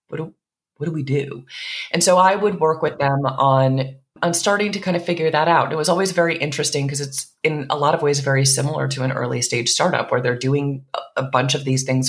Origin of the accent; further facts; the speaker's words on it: East Coast, United States; now in Portland, United States; And I'm originally from the East Coast. So like my very direct nature is sometimes a little off-putting for Portlanders.